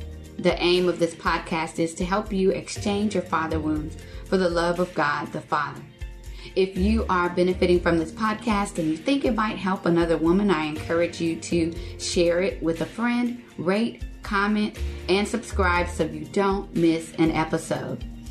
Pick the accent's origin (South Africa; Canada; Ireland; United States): United States; Texas; It happened to me one summer in Texas. I'm originally from Texas, and if you have ever spent any time there in the summer, you know that the heat is dry and all-consuming.